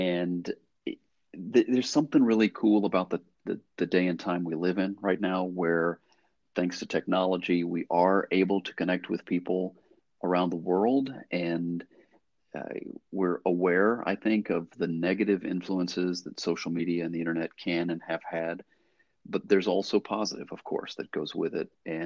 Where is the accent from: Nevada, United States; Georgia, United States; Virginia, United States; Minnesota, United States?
Georgia, United States; But I grew up in Georgia as a small town Georgia boy and would come to Atlanta and always remembered feeling like it was just this huge city.